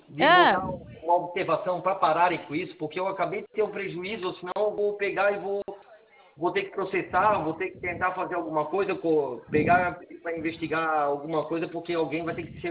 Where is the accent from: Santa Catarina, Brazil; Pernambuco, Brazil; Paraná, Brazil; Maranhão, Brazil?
Santa Catarina, Brazil; Florianópolis; Eu sou de Florianópolis, tá?